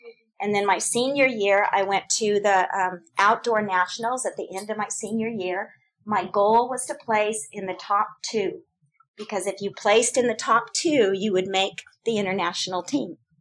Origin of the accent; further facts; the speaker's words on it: Phoenix, Arizona, United States; I grew up in Phoenix. It's hot, right? It's a dry heat, but it's still hot.